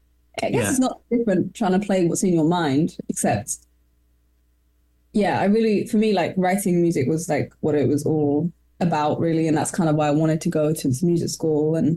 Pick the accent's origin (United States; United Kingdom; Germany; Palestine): United Kingdom; London; I grew up in Chelsea, which is West London.